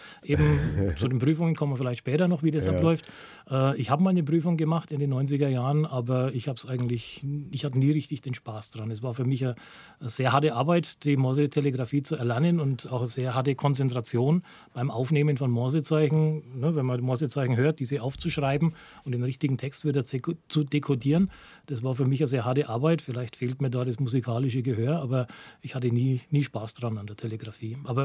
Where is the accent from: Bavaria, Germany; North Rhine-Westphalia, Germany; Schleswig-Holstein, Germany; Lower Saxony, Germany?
Bavaria, Germany; Nuremberg; Ich komme aus Nürnberg, bin somit im Distrikt Franken beheimatet